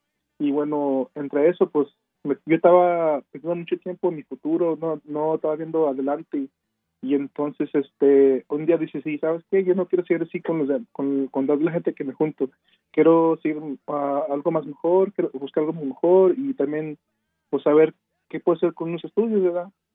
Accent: Dallas, Texas, United States; yo crecí en Dallas, Texas, en East Dallas, donde es antes era más difícil vivir aquí, o sea, en el barrio

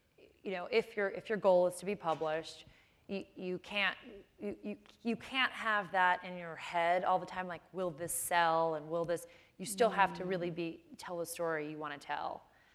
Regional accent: Chicago, Illinois, United States; I mean, I grew up in Chicago. I went to high school in Chicago

